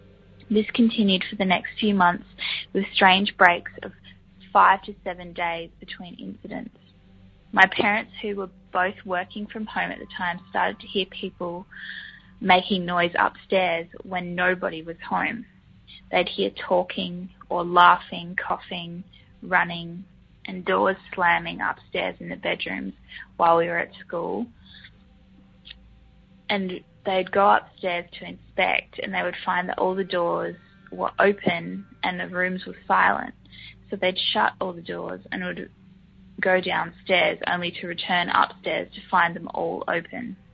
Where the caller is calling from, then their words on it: South Australia, Australia; I'm from South Australia.